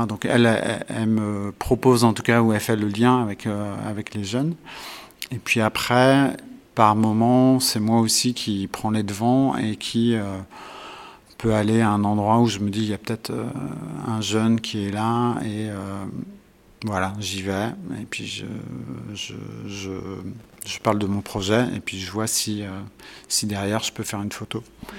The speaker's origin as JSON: {"language": "French", "town": "Nantes", "region": "Pays de la Loire", "country": "France", "said": "je viens de Nantes, de Rosé même exactement, et je suis photographe."}